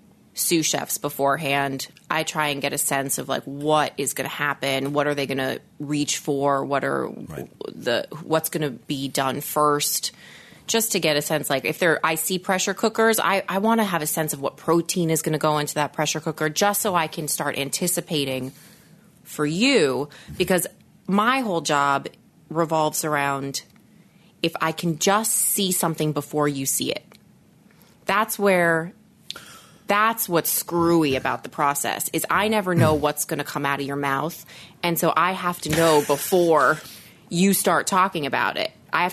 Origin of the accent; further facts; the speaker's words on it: Los Angeles, California, United States; And I mean, I grew up in Los Angeles, and so not only did I watch TV.